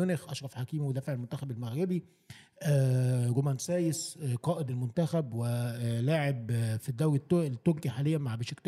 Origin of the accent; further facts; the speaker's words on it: Egypt; والف مبروك بصفتي مصري بقى لقارتنا الافريقية الحبيبة